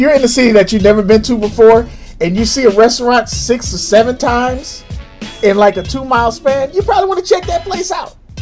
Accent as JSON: {"language": "English", "town": "St. Louis", "region": "Missouri", "country": "United States", "said": "I'm from St. Louis."}